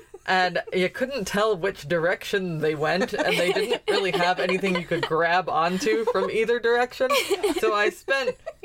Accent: Connecticut, United States; Hey, man, I'm from Connecticut, and it is weird. I can say that with authority.

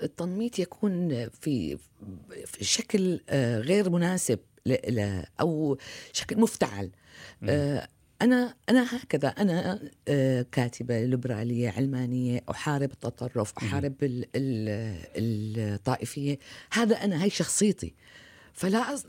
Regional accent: Kuwait; also born or lived in Damascus, Syria; أنا ابنة دمشق، ربيت بالكويت، تزوجت بالكويت وخلفت بالكويت، فلا ينفصل هذا عن الآخر.

